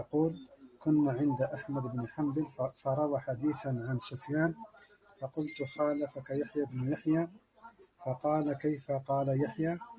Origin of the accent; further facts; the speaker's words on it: Algeria; now in France; من الجزائر، أعيش في فرنسا.